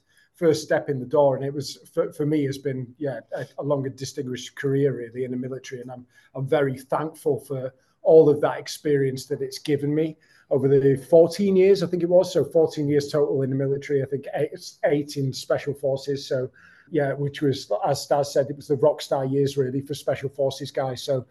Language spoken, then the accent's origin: English; Kendal, North West England, United Kingdom; So I was born in the Lake District, Kendal, Cumbria, and yeah, I spent most of my earlier years there, just kicking around in the local countryside